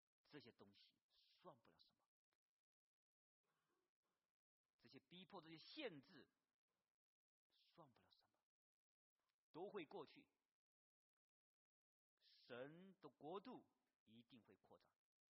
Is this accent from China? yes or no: yes; China; 我们中国人是实实在在的在神的面前欠了神的债